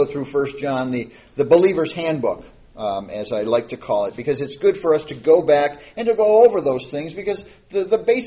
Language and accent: English; Michigan, United States; now I'm from Michigan, so, you know, I know how to drive in snow.